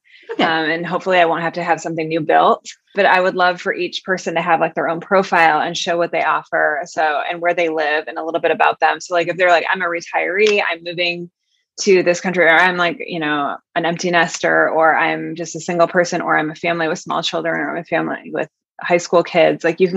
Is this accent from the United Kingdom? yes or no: no; Michigan, United States; moved away as an adult; also born or lived in Japan / Denver; No, I grew up in Michigan, went to school there, and then I moved directly to Japan.